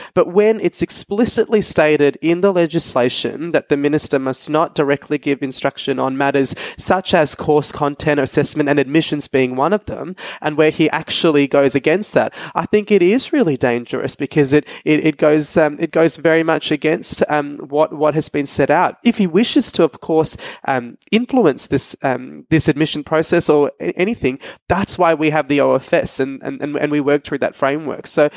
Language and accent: English; Australia; Australia, my home country